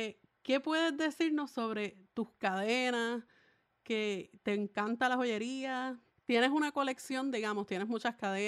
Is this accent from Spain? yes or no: no; Salinas, Puerto Rico; Yo soy de Salinas, Puerto Rico.